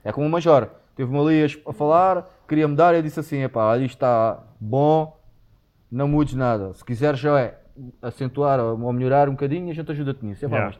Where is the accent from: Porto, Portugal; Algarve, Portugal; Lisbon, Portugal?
Algarve, Portugal; somos daqui, do Algarve